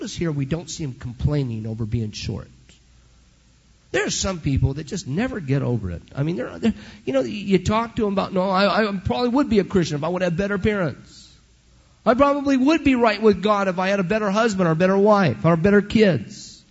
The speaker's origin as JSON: {"language": "English", "town": "Rialto", "region": "California", "country": "United States", "tie": "born or raised there", "said": "and I grew up in Rialto."}